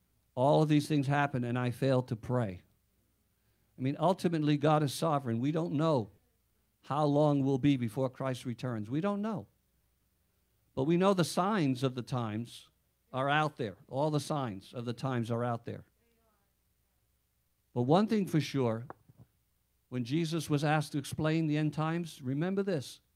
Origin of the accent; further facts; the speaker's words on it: Queens, New York, United States; When I was a kid and growing up in Queens, New York, I snuck into a swimming place where it was like by membership only.